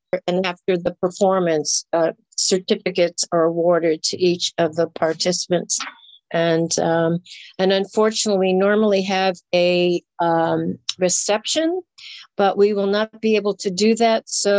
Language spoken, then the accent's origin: English; Chicago, Illinois, United States; And when I was growing up in Chicago, this was often done within the school.